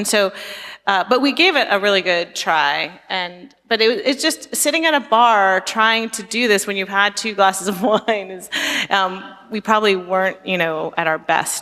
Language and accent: English; California, United States; I grew up in Silicon Valley.